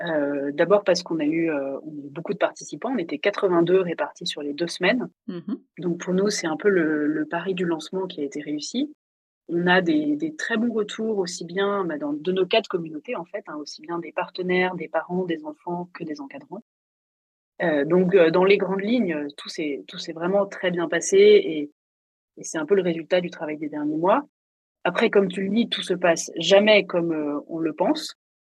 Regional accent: France; On est français quand même, on est français quand même

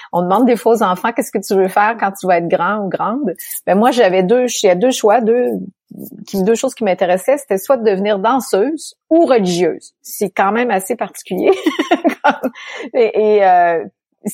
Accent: Quebec City, Quebec, Canada; Je suis née à Québec, là, c'est-à-dire la ville de Québec, dans la province de Québec

